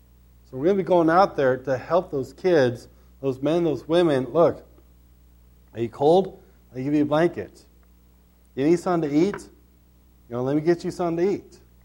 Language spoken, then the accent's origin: English; Idaho, United States; You know, when I was growing up in Idaho, they passed a law that English was the official language in Idaho.